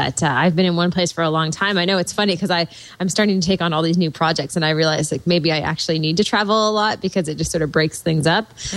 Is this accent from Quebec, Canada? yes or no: no; Toronto, Ontario, Canada; from Toronto, Ontario, Canada.